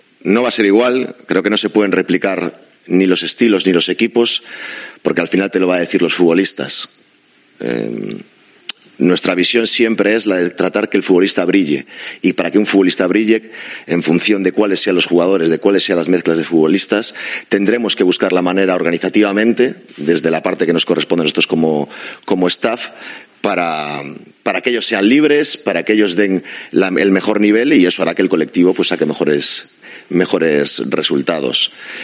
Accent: Galicia, Spain; Y por otro lado, porque quería volver al norte. Soy gallego, no sé, me siento que tenemos una conexión especial con toda la gente que somos del norte

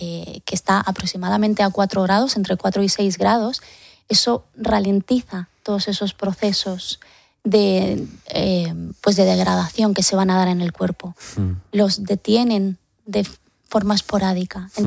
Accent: Andalusia, Spain; now in Madrid, Spain; yo soy andaluza y para nosotros pues eso, ese funeral también es un último acto social.

